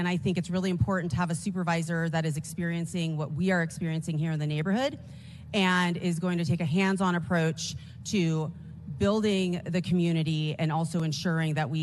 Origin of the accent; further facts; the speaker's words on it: San Francisco, California, United States; born there; I was born here in the Richmond at French Hospital. My parents immigrated here in 1968 from Iran and the Philippines.